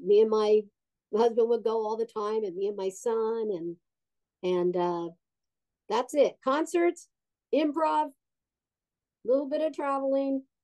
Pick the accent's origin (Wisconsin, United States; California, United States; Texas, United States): California, United States; El Segundo; now in Hollywood, United States; I am in El Segundo, California. That's where I was born and raised.